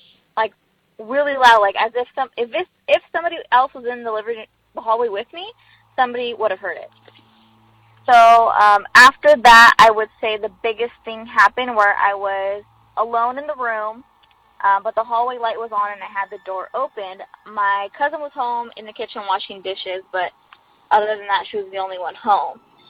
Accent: California, United States; I'm from California.

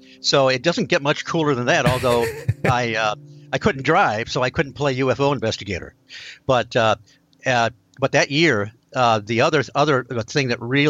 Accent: Michigan, United States; I was junior high, it was mid 60s, and I grew up in Michigan.

